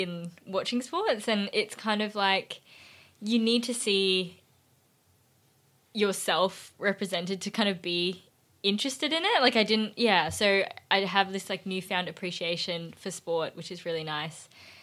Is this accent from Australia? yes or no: yes; Victoria, Australia; Okay, I'm from Victoria.